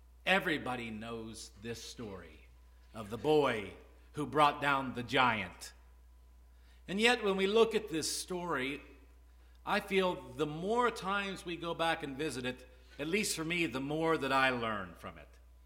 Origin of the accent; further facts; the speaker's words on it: Bellsville, Ohio, United States; By the way, I grew up in Bellsville, Ohio. And we called that Little West Virginia